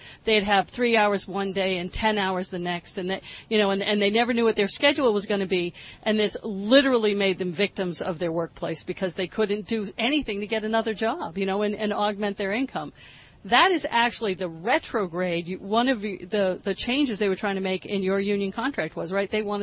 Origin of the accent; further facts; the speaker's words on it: East Coast, United States; I'm from the East Coast. I knew nothing about what's going on here.